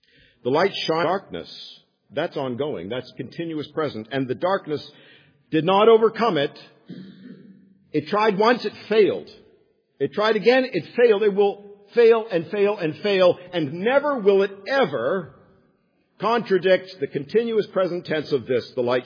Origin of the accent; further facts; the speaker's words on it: Barrie, Ontario, Canada; born there; I was born in Barrie, Ontario, yada, yada, yada.